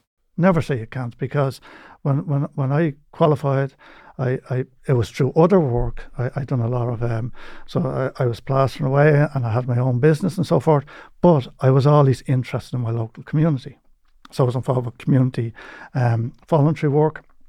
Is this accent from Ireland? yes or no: yes; Dublin, Leinster, Ireland; I'm originally from East Wall. East Wall, a city centre, as you can get.